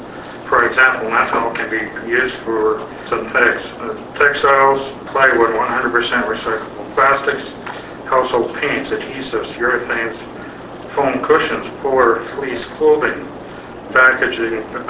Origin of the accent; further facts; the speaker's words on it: Thompson, Manitoba, Canada; and I live in, my hometown is in Thompson, Manitoba.